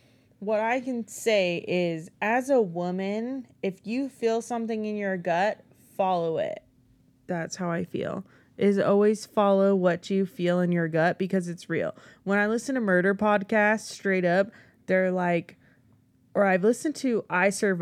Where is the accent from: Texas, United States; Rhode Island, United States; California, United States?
California, United States; Yes, because I grew up, again, this is growing up in California compared to growing up in Idaho.